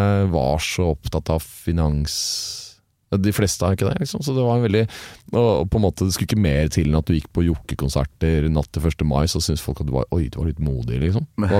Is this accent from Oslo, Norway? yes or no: yes; Oslo, Norway; Jeg vokste opp på Oslos vestkant Like ved unnarennet på Hoppbakken I et svært hus som var familiens